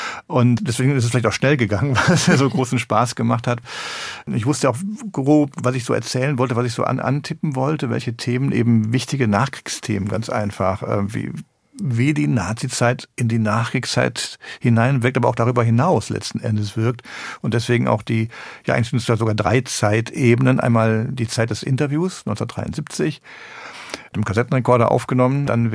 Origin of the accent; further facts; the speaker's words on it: North Rhine-Westphalia, Germany; Sie kommen aus meiner Heimat im Bergischen Land.